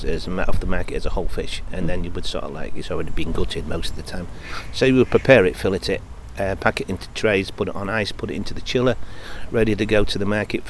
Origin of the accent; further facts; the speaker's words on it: United Kingdom; born there; To go way, way, way back, I was born in Victoria Street, where we got burnt out of the wet fish shop when I was 18 months old.